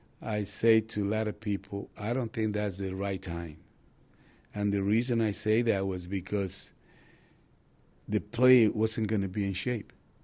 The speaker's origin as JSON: {"language": "English", "region": "Monte Cristi", "country": "Dominican Republic", "tie": "born or raised there", "said": "Well, at the beginning, I went to see a game in my hometown, Monte Cristi."}